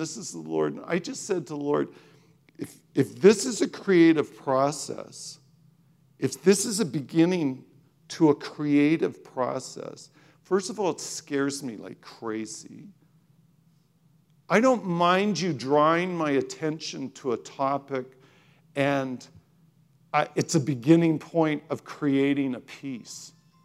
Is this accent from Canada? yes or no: yes; Canada; I'm Canadian.